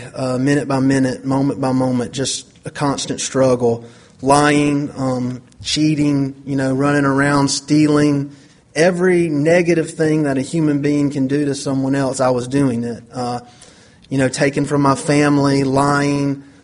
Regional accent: LaGrange, Georgia, United States; I'm 30 years old. I'm from LaGrange, Georgia. LaGrange, Georgia is about 70 miles southwest of Atlanta. It's a town of about 30,000 people

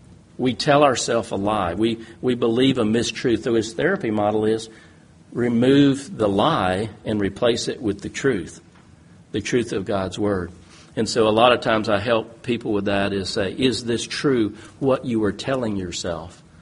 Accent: Thailand; now in United States; I grew up in Thailand. My parents were missionaries, and that was a wonderful experience, not always easy, but I went when I was 3 years old, so I didn't really know any better, but I grew up in that culture.

